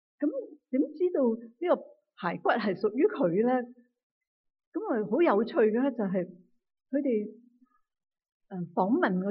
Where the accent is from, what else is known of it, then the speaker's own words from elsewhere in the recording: China; 以前好似我哋中国人咧，好多代以前，一年先劏只猪噶嘛